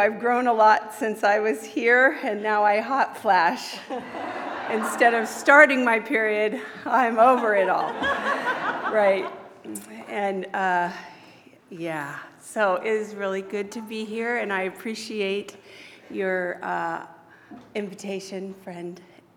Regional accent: Berkeley, California, United States; also born or lived in San Joaquin Valley; So I consider Berkeley my hometown. So I feel good about that. My whole life changed when I came here from the San Joaquin Valley. Little white girl who came to Berkeley and changed everything.

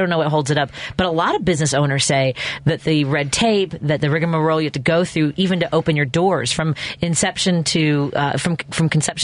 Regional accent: Chicago, Illinois, United States; Again, this goes back to, you know, growing up in Chicago. I went to a school on the Northwest side where they bus kids in from the South and West sides to Jefferson Park, Norwood Park

